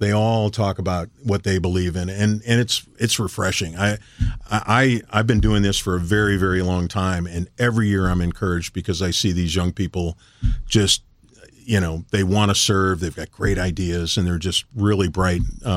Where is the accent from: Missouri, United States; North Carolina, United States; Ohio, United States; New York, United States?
Missouri, United States; St. Louis County; I was a kid from St. Louis County, right?